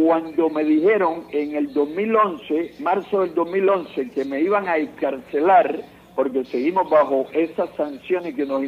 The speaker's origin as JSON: {"language": "Spanish", "country": "Cuba", "said": "es mi deber seguir luchando por la libertad de Cuba y voy a pagar el costo de la libertad de mi pueblo al precio que sea necesario."}